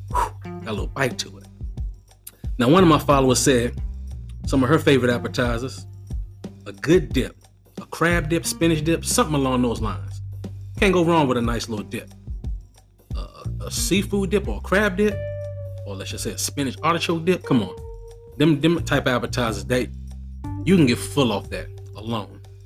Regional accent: Maryland, United States; also born or lived in Washington, D.C.; I'm going to take you back home to my hometown, to the DMV, DC, Maryland.

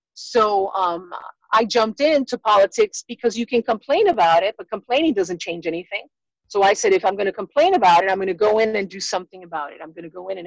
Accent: Miami, Florida, United States; I was born in Miami, Florida, born and raised, graduated from Miami Senior High School. I don't think there's anything more Miamian than that.

